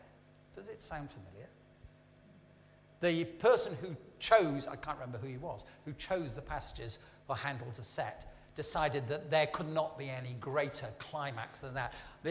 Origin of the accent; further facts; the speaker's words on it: Huddersfield, Yorkshire and the Humber, United Kingdom; I'm from Huddersfield. Emma and I come from Huddersfield.